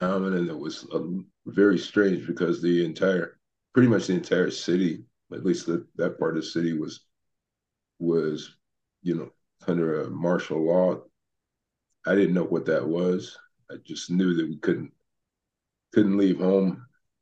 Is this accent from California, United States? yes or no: yes; Los Angeles, California, United States; Yeah, I grew up in South Central Los Angeles, kind of between for people that don't know, it's kind of between the far south end of the Los Angeles city limits and then what became LA County, a small area called now it's called Athens.